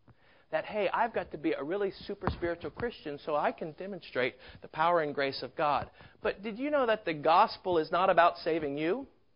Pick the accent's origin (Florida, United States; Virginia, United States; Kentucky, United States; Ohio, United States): Florida, United States; Miami; Now, I grew up in the South, Miami, Southern Florida.